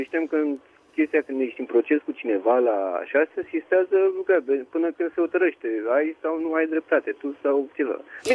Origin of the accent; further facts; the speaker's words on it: Bucharest, Romania; și sunt din București